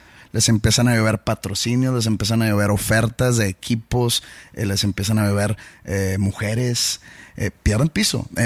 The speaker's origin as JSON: {"language": "Spanish", "country": "Mexico", "said": "me ha llamado hasta que soy un mal mexicano"}